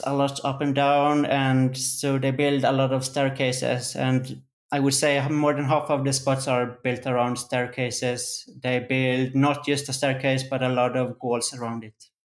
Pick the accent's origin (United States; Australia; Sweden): Sweden; Gothenburg, Västra Götaland; I'm moving back to Sweden in 1 month, and I'm excited to explore Stockholm. I'm from Gothenburg, but this is my first time living in the capital of Sweden.